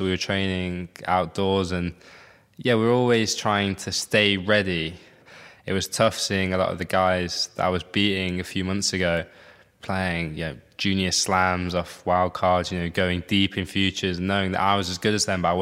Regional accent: United Kingdom; Obviously, being British helps

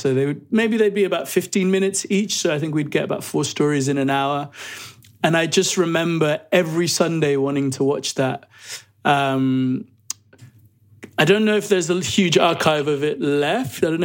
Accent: Nigeria; Because I grew up in Nigeria.

